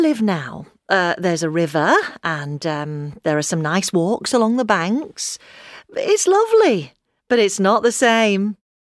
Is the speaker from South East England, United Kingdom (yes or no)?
no; Yorkshire and the Humber, United Kingdom; moved away as an adult; now in Germany; I'm originally from Yorkshire, and although I came to live here in Germany, 30 years ago, I still miss the northeast coast of England.